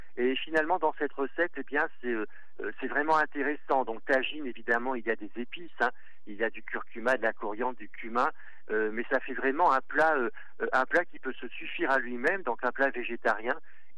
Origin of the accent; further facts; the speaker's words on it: Italy; Et puis bon, moi, en tant que Italien, eh bien, je ne connaissais pas du tout ce légume.